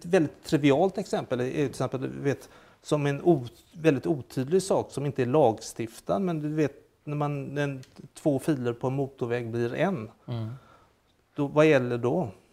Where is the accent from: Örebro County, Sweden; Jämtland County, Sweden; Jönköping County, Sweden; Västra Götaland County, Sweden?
Västra Götaland County, Sweden; Gothenburg; now in Skåne, Sweden; men jag är göteborgare i skånsk exil.